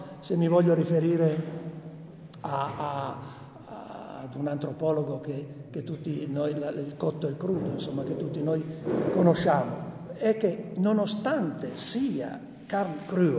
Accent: Pancalieri, Piedmont, Italy; Io vengo da Pancalieri

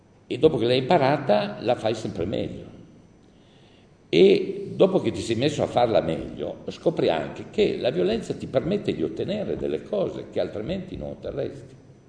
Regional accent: Piedmont, Italy; io vengo dal Saluzzese e quindi ho vissuto per molti anni in una casa di campagna

